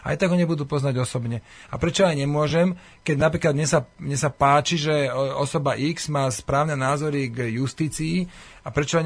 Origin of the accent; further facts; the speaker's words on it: Banská Bystrica, Banská Bystrica Region, Slovakia; Prečo keď som z Banskej Bystrice, musím zastupovať práve Banskobystričanov?